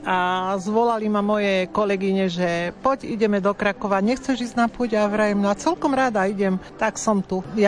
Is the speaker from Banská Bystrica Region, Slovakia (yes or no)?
no; Lodno, Žilina Region, Slovakia; prišla som z Lotna, okres Kysucké Nové Mesto.